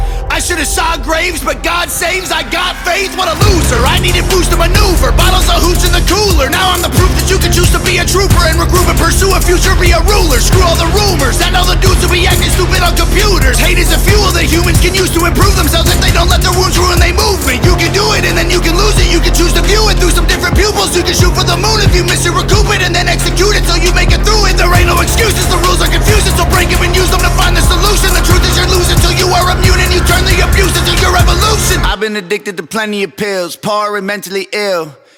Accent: Canada; now in United States; Guess it's a problem because I'm Canadian. I live in the States.

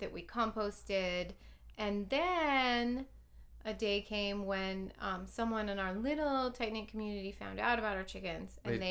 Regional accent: East Coast, United States; I grew up on the East Coast where gardening was just part of rite of passage.

